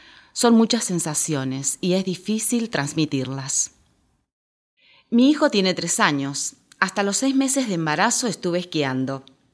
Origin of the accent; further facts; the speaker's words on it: Argentina; now in Spain; soy argentina. Llevo 13 años en España. Vivo con mi pareja y mi hijo.